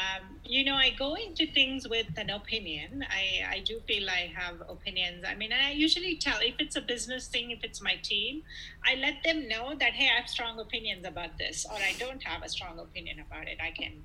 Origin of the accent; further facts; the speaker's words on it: India; moved away; I came from India, I loved color, I loved jewelry.